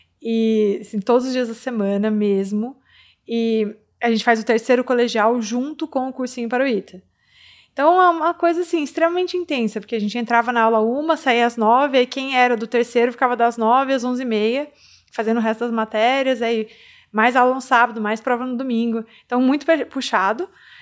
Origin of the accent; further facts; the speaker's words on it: São José dos Campos, São Paulo, Brazil; Eu sou de São José dos Campos e eu tenho duas irmãs, então nós somos 3 meninas.